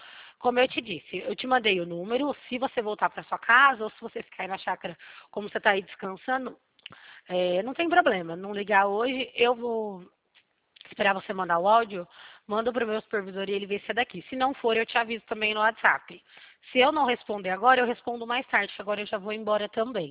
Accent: São Paulo, Brazil; now in Mato Grosso do Sul, Brazil; morei em São Paulo. Eu nasci em São Paulo, fui criada em São Paulo e depois a gente veio para cá.

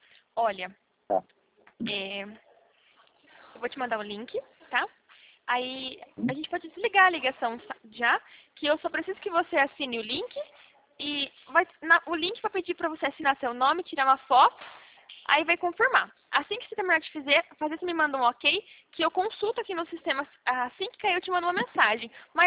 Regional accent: Paraná, Brazil; eu sou paranaense.

